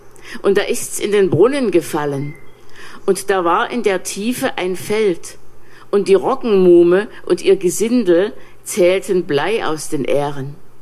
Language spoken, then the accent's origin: German; Germany; dass ich als Deutsche immer so klar sage, was Böses geschehen ist in der Weltgeschichte.